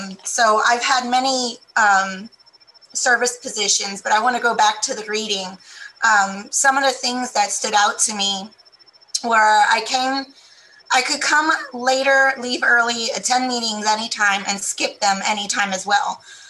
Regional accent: Houston, Texas, United States; Well, I'm from Houston, Texas

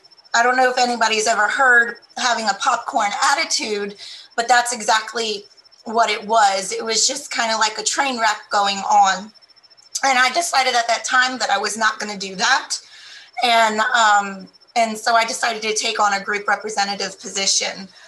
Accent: Houston, Texas, United States; Well, I'm from Houston, Texas

